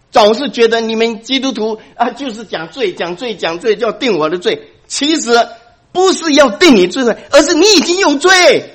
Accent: Taiwan; 我是台湾来的啊，你们知道，讲得清楚，因为我台湾的背景，就讲台湾的例子比较容易讲。

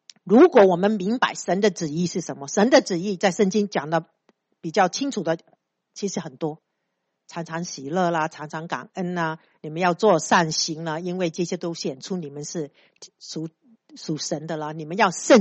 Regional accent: China; 因为我们中国人太有智慧了

